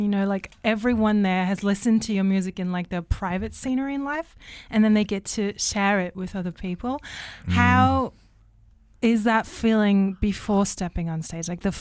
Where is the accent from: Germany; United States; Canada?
Germany; Berlin; I'm from Berlin and I thought like that's near the water.